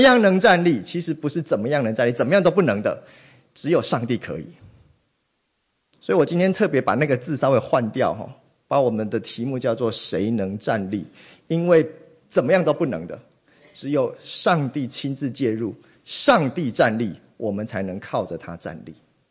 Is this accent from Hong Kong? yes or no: no; Taiwan; accent: Taiwanese; 各位你知道台湾人讲话跟某一些地区的人讲话其实不太一样的，我们恩恩不分，对不对？